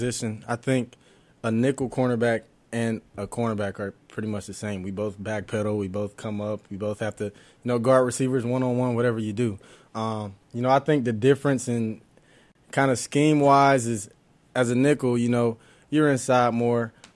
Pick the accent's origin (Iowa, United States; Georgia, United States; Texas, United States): Georgia, United States; Atlanta; You know, growing up in Atlanta, of course, I'm a Braves fan.